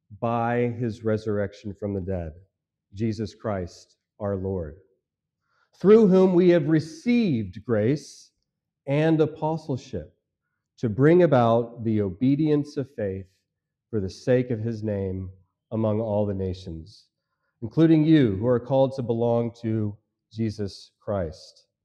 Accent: Texas, United States; So I began to respond to this question I receive often by saying, I hail from the great state of Texas.

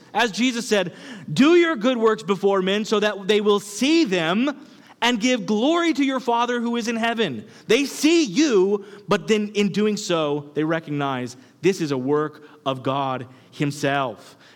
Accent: Kansas, United States; I grew up in Kansas. I don't know if you know anything about that place. It is flat. I mean, super flat.

